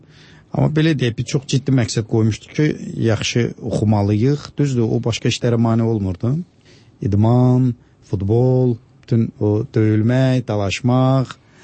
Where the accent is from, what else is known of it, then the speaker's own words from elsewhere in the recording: Babaəli, Zangilan District, Azerbaijan; born there; mən o kənddə, bizim Zəngilanda doğulmuşam, bizim kəndimiz Babaəli deyilən kənddir.